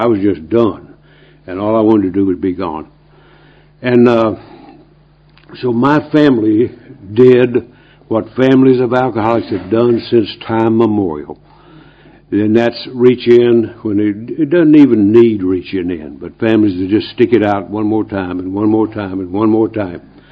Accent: North Carolina, United States; They couldn't afford a trip to Michigan, where I was from North Carolina.

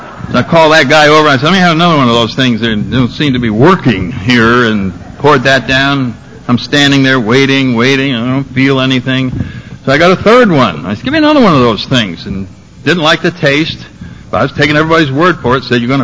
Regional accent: Connecticut, United States; Out in our neighborhood, I come from Connecticut, and back in the 40s

